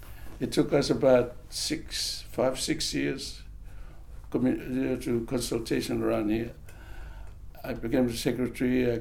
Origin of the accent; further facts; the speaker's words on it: Tokelau; moved away; I was brought up in Tokelau by my uncle and my auntie.